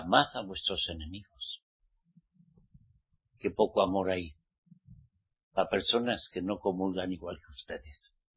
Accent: Spain; no he visto tanta división entre mi pueblo, los españoles, los españoles, como en toda mi vida, en 68 años

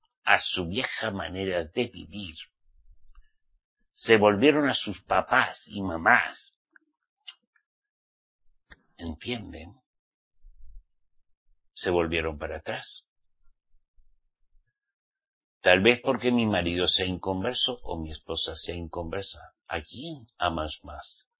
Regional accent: Spain; en mi tierra, yo soy una vasco-navarro

